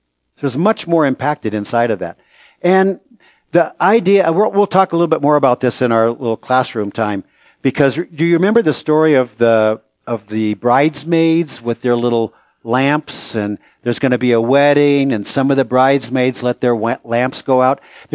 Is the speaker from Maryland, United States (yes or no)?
no; San Francisco, California, United States; I grew up in San Francisco area. I don't think I bumped into a sheep until I was about 18 years old.